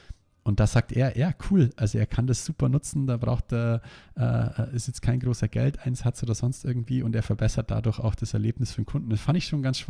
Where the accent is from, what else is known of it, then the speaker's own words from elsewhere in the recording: Ingolstadt, Bavaria, Germany; ich denke, bei euch in Berlin ist das Standard, bei uns in Ingolstadt gibt es das nicht so häufig